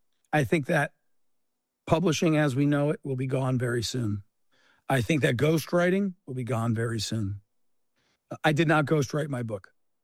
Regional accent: New Jersey, United States; I grew up in New Jersey. So I love

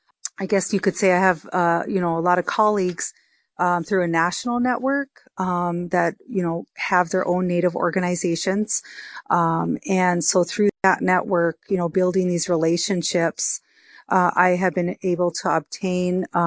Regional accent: South Dakota, United States; now in Bismarck, United States; being a tribal member myself, you know, I moved from the Sistan-Wahpeton Sioux tribe. You know, it's just an hour south of Fargo. But I moved here to Bismarck

